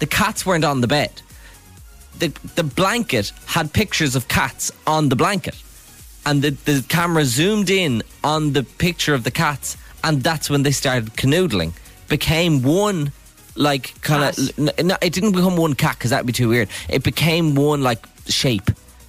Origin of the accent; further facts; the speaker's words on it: Ireland; because as Irish people, this is something that really makes us uncomfortable.